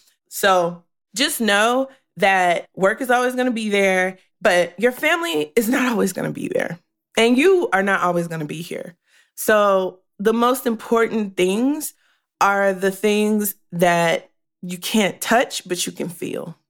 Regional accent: Victoria, Texas, United States; because I don't live in like the Houston, Victoria area, I'm from Victoria, Texas, I don't get to see them very often.

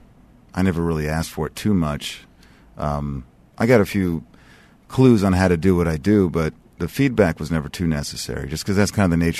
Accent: California, United States; Out here, California.

